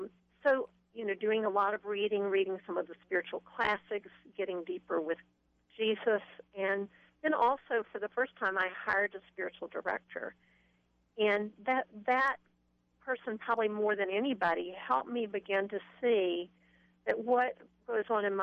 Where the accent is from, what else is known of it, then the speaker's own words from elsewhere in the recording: the South, United States; Well, probably like many Southerners who grew up in the 50s and 60s, both of my grandmothers had front porches.